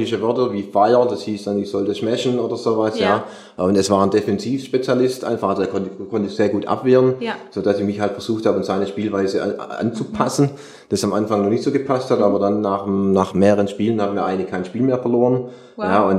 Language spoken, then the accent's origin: German; Welzheim, Baden-Württemberg, Germany; now in Schorndorf, Germany; ich bin in Welzheim aufgewachsen, lebe aber mittlerweile seit 7 Jahren in Schondorf